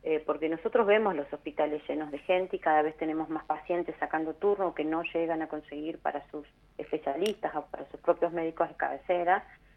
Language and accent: Spanish; Bariloche, Río Negro, Argentina; hablo particularmente de mi localidad, yo soy de Bariloche